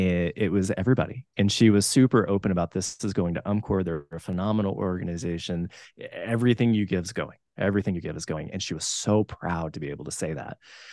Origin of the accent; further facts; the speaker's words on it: Texas, United States; I feel that way when people, having served in New Mexico and growing up in Texas, and it's 100 and way too hot down there right now.